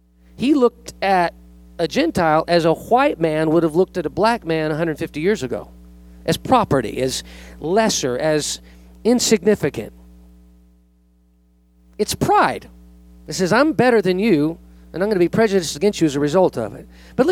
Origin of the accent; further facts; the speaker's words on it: San Jose, California, United States; but I grew up in California. If you look at my yearbook, I'm a minority.